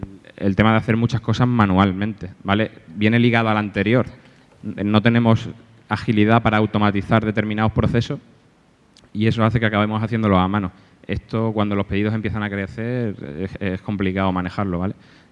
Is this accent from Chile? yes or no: no; Malaga, Andalusia, Spain; now in Alicante, Spain; yo soy de Málaga, pero vivo aquí en Alicante hace 5 años porque mi mujer es de aquí